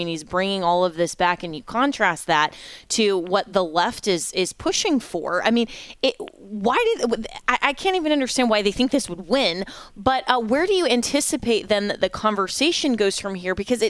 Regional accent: Florida, United States; from the great state, my home state of Florida.

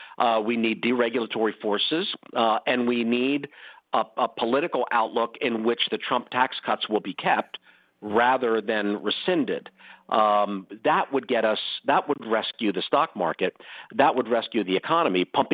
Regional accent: Pennsylvania, United States; Josh Shapiro, the governor of my home state, Pennsylvania, will be chosen as the vice presidential nominee.

